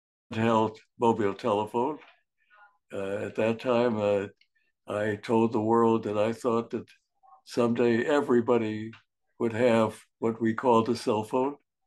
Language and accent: English; Winnipeg, Manitoba, Canada; also born or lived in Chicago, United States; 7 years old, I was walking down the street in Winnipeg, Canada, where I lived for a number of years. I was born actually in Chicago in the U.S., but my folks moved to Winnipeg for a number of years.